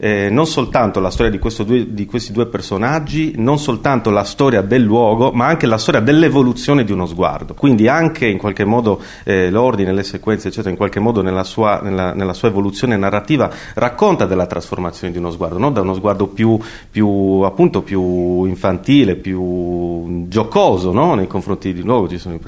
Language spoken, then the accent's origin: Italian; Iglesias, Sardinia, Italy; io sono nato ad Iglesias, che appunto nel Sulcis, in quel territorio, e lì sono cresciuto